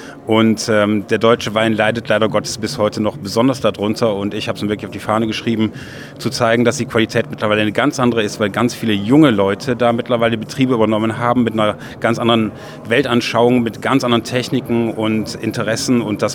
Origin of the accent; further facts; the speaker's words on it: Wallonia, Belgium; Ich denke, der Weinmarkt hat es generell etwas schwieriger, auch bei uns in Ostbelgien.